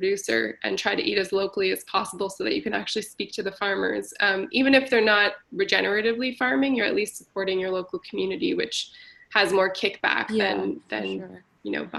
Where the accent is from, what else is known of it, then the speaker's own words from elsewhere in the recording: Manitoba, Canada; And because I grew up on Treaty One territory, and I grew up on welfare, I have a lot of, you know, I grew up in the same building as a bunch of indigenous folks and other non-white folks